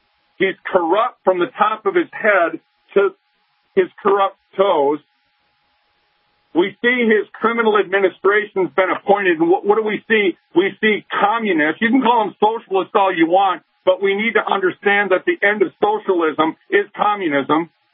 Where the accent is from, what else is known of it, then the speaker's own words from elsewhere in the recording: Minnesota, United States; now in Detroit, United States; do all understand that I am right outside of Detroit, right by Dearborn. And it's interesting that I'm from Minnesota